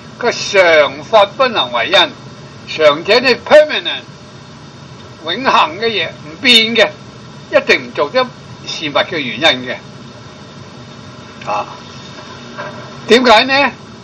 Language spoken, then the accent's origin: Cantonese; China; 我哋中国人啊个头脑都系笼统得多